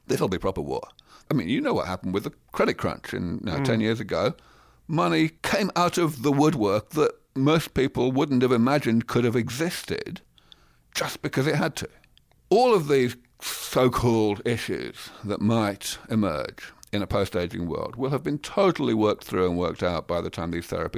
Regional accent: London, United Kingdom; moved away as an adult; also born or lived in Cambridge; now in United States; I grew up in London. I spent maybe 25 or more years of my life in Cambridge in England, and now I live here in Silicon Valley.

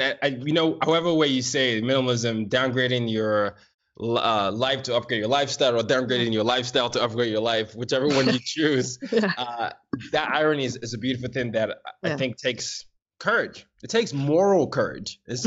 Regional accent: Nigeria; because my parents are Nigerian. Well, I mean, we're all Nigerian

